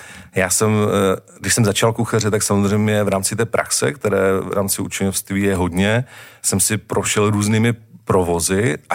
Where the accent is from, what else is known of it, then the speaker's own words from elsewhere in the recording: Ostrava, Moravian-Silesian Region, Czechia; Takže dopravdy v nové části Poruby, teď už je to Svinov, tak jsem se narodil, přivezli mi do těch paneláků, takže na rozdíl třeba od mého bratra jsem si nezažil život na venkově, ale žil jsem celou dobu na sídlišti v Ostravě.